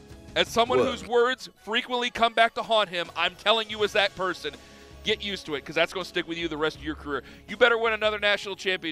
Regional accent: Canton, Ohio, United States; Where are you from … ? Canton, Ohio.

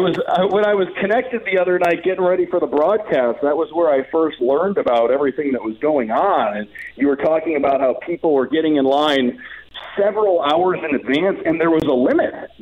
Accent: Detroit, Michigan, United States; I grew up in the Detroit area, and that's why we had a lot of White Castles around

